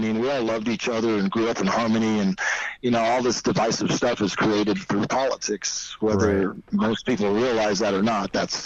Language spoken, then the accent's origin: English; Gary, Indiana, United States; when I was a kid, I grew up in Gary, Indiana for the first 10 and a half years of my life.